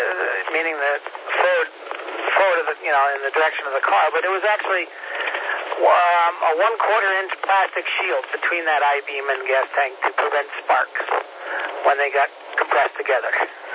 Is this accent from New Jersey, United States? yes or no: yes; New Jersey, United States; No, I was born and raised in Jersey, but I've been out of there for so long that I have a little bit, not too much left.